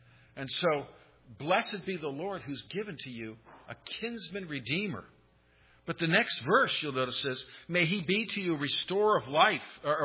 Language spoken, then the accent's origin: English; Terrell, Texas, United States; I was in Dallas this week and talking to someone and saying I was from Terrell.